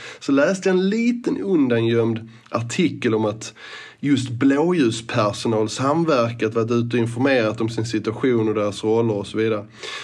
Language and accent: Swedish; Eslöv, Skåne, Sweden; now in Malmö, Sweden; och jag är 49 år gammal. Ursprungligen kommer jag från Sveriges rödaste ros, Eslöv, men sedan 90-talet så är jag boende i Malmö.